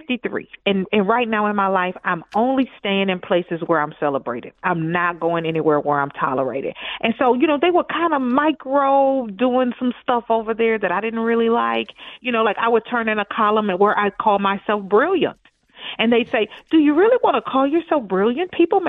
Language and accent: English; United States; As a black woman growing up in America, he was my first boyfriend, like a lot of black women.